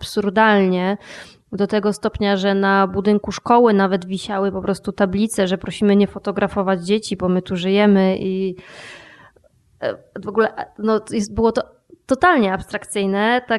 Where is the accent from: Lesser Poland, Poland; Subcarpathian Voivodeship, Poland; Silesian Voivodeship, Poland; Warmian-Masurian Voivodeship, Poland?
Subcarpathian Voivodeship, Poland; Ja się urodziłam i wychowałam na Podkarpaciu i tak naprawdę realnie w dzieciństwie niewiele podróżowałam